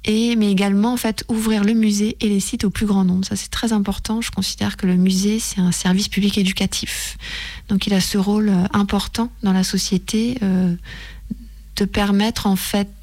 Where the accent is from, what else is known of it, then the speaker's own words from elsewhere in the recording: Normandy, France; moi je suis normande d'origine, hein